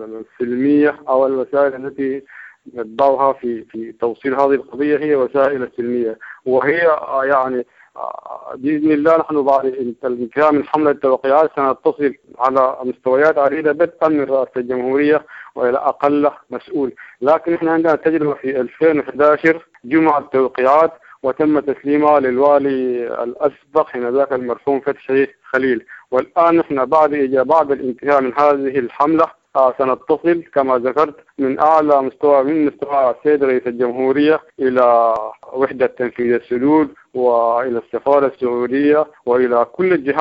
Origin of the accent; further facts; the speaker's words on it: Sudan; أنا أولا كإنسان سوداني